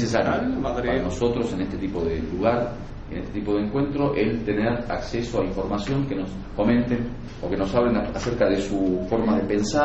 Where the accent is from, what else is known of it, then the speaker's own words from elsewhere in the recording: Morocco; Yo, al igual que ustedes, me considero también de Andalucía, pero soy marroquí. … vengo de Marruecos